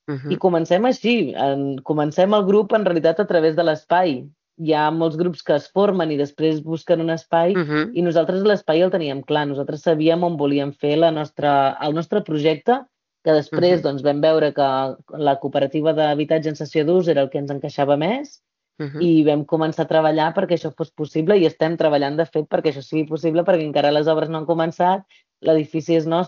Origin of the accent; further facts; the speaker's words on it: Berga, Catalonia, Spain; També som del Llobregat, però més amunt, no? Aquí a Berga